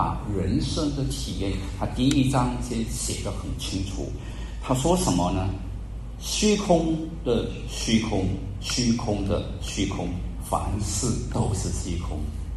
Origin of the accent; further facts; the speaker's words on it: China; 所以我们中国人有句话说什么？